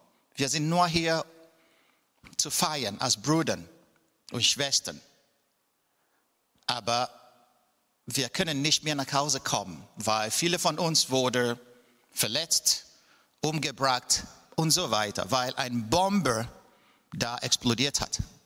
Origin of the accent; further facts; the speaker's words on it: Enugu State, Nigeria; now in Germany; wie Christine euch mitgeteilt hat. Ursprünglich komme ich aus Südost-Nigeria. Ich komme aus einem kleinen Dorf in Enugu. Enugu war damals die Hauptstadt von der damaligen Biafra.